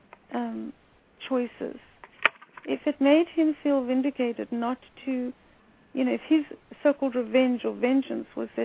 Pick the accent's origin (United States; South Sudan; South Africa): South Africa; growing up in South Africa, I was part and parcel of the white, if you can look at it, white supremacy.